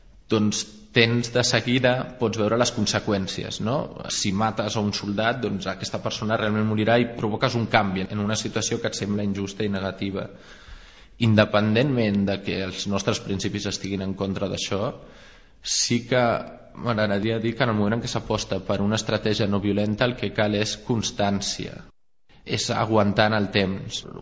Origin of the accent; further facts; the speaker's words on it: Catalonia, Spain; jo crec que com a catalans ens hem de sentir orgullosos